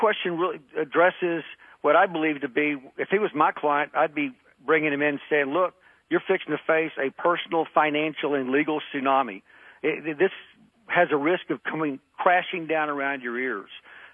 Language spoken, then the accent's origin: English; Burnet, Texas, United States; In fact, he's from Arkansas, and I'm from Burnett, Texas, so I'm a small-town guy.